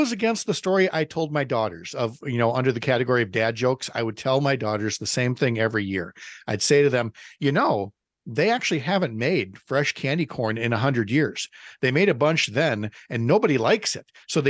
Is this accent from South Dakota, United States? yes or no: no; St. Paul, Minnesota, United States; where I was growing up in St. Paul.